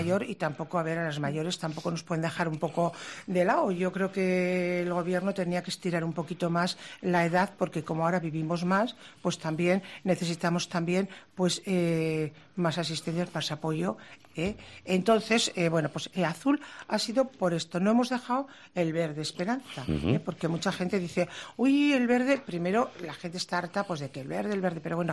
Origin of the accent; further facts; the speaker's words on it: Navarre, Spain; nosotros somos, Navarra, la Ribera, somos muy valientes.